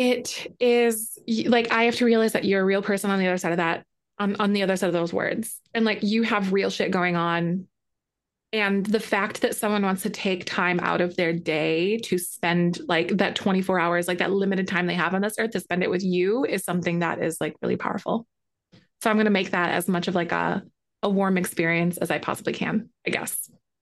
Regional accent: Wisconsin, United States; now in Illinois, United States; I grew up in Wisconsin, so that's actually, we pretend to be Canada, but we're actually part of the United States.

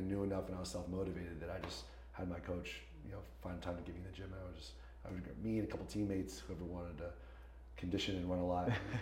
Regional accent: La Cañada, California, United States; also born or lived in Huntington Beach; Grew up in La Cañada, suburb outside of Pasadena. And then I was there until about freshman year. And then we moved to Huntington Beach for my last 3 years of high school.

